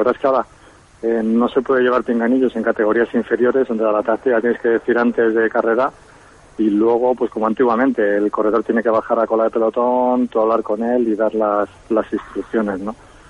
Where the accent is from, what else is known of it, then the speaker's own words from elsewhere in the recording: Segovia, Castile and León, Spain; Esperemos que sí, porque es la Vuelta de mi tierra, la Vuelta de...